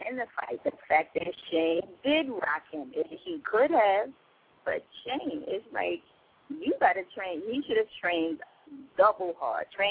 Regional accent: New York City, New York, United States; So real fighters, I'm from Harlem, the street of Harlem.

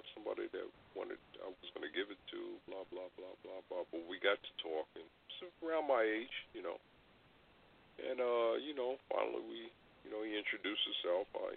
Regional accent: New York, United States; now in Maryland, United States; they are emblematic of the ones I grew up with on Long Island.

